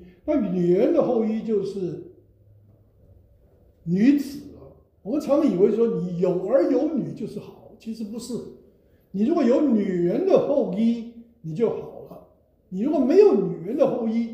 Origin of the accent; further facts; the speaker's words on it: China; 我们中国人人文主义兴盛之后，就把这个思想就没有啊